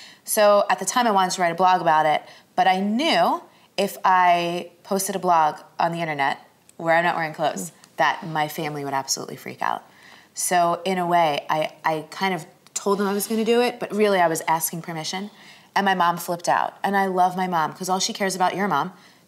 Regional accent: New York, United States; I'm loud, I'm Italian and Puerto Rican, I'm from New York, like I'm never gonna be like soft and delicate, really.

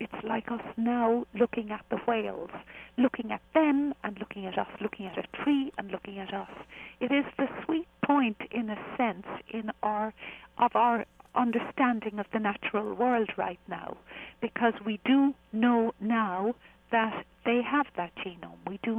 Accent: Ireland; I'm Irish, of course, you can figure that out, and I'm an Irish speaker as well.

